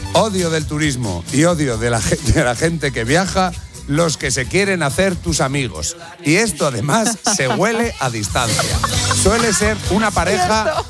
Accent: Salamanca, Castile and León, Spain; Bueno, a ver, yo soy de Salamanca.

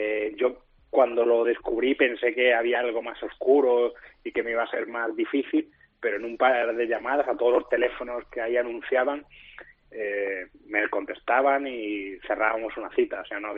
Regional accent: Torremolinos, Andalusia, Spain; Yo soy de Torremolinos

